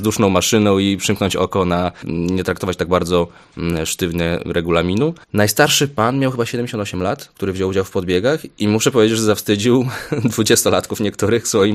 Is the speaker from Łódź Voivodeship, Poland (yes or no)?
no; Opole, Opole Voivodeship, Poland; Co ja jestem Opolaninem